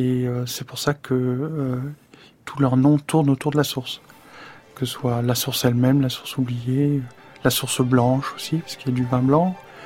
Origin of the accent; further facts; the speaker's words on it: Paris, Île-de-France, France; also born or lived in Neuilly-sur-Seine; J'ai grandi à Paris. Je suis né à Neuilly parce qu'en fait, j'ai une mère américaine et qu'à Neuilly, il y a un hôpital américain.